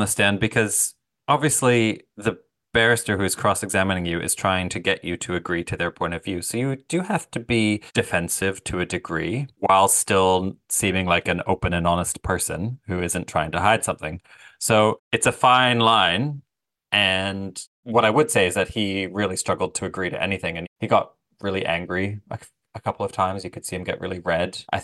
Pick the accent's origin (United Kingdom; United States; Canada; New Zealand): Canada; I'm Canadian.